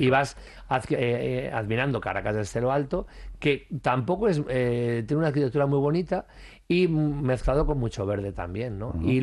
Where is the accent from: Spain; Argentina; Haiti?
Spain; Cantabrian coast; O sea, a ver, somos del Cantábrico.